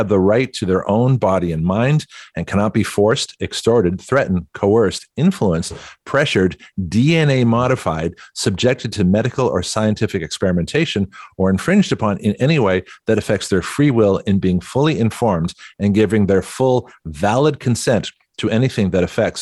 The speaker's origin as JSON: {"language": "English", "town": "Toronto", "region": "Ontario", "country": "Canada", "tie": "born there", "said": "because I was born in Toronto."}